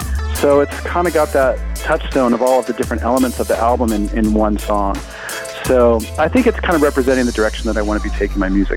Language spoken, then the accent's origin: English; Los Angeles, California, United States; And I grew up in Los Angeles and I loved the beach and, you know, was a surfer in Malibu and stuff when I was a kid.